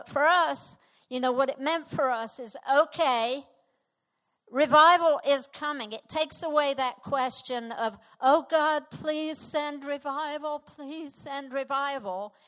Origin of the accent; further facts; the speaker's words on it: United Kingdom; I was born British, right? And so I'm a Brit, yeah.